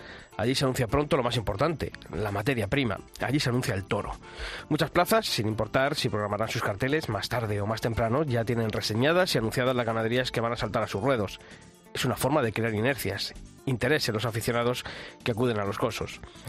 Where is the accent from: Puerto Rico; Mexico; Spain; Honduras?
Spain; Castile; todos los que somos castellanos